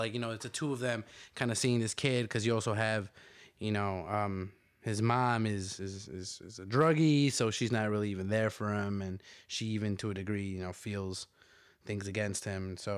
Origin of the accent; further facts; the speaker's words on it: Chicago, Illinois, United States; coming from a purely Latino background, you know, I'm from the West Side of Chicago, predominantly Mexican, predominantly first generations.